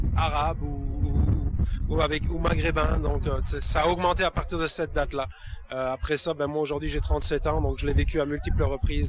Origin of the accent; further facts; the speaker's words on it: Belgium; also born or lived in Algeria; now in Quebec, Canada; Donc moi, je suis né en Algérie, j'ai grandi en Belgique, je vis au Québec depuis 20 ans, je suis de partout